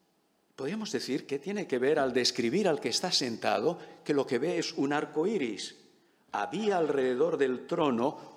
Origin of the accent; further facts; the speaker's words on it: Málaga, Andalusia, Spain; born there; yo soy malagueño de nacimiento, entonces siempre me ha gustado el mar y contemplar el mar.